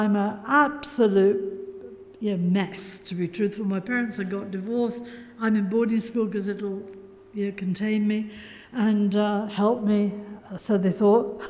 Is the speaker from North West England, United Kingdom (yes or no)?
yes; Liverpool, North West England, United Kingdom; She said, you need a river pilot on board, because I came from Liverpool, and she did too.